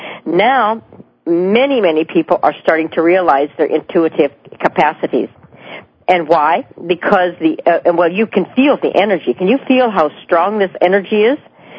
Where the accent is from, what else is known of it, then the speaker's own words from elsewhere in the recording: California, United States; also born or lived in Mount Shasta; now in Eugene, United States; I say up here because I came from the Bay Area originally via Mount Shasta, California.